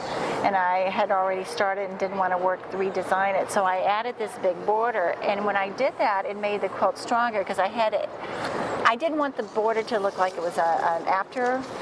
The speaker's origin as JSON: {"language": "English", "region": "Tennessee", "country": "United States", "tie": "born or raised there", "also_born_or_lived": "Colorado", "lives_now": "Houston, United States", "said": "I grew up in Tennessee, but then when I got married, we lived at quite a few places. So the last place we lived before Houston was Colorado."}